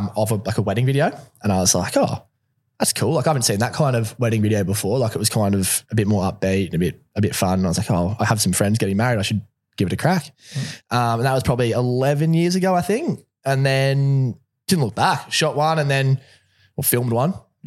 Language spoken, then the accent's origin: English; Brisbane, Queensland, Australia; I grew up in Brisbane.